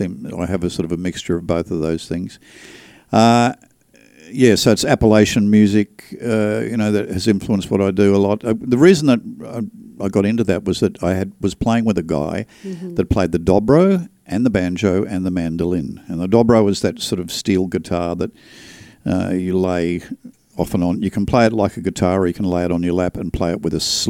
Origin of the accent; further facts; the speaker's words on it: Australia; I come from Australia, and in Australia I had a trio.